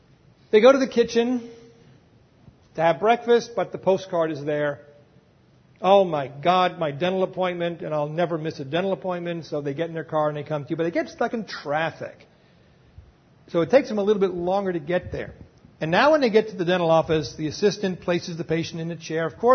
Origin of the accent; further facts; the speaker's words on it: California, United States; By the way, I'm from California.